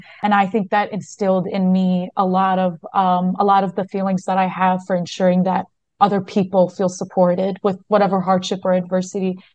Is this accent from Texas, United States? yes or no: no; Baltimore, Maryland, United States; And I grew up in Baltimore, and the Egyptian community there, there's a community there, but it's not as big as other places in the country.